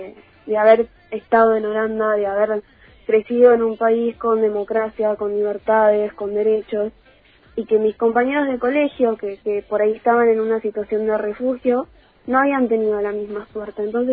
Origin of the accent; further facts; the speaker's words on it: Río Grande, Tierra del Fuego, Argentina; born there; nací acá en Río Grande, más o menos como quinta generación de pueblinos, así que asentados en la isla.